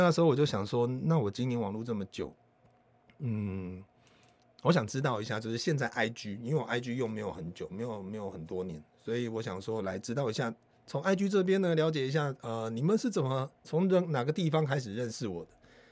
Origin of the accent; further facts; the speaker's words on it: Malaysia; 我是大马人